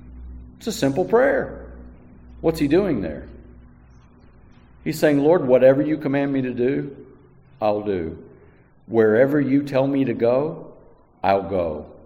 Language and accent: English; United States; Because we're a free people. We're from America.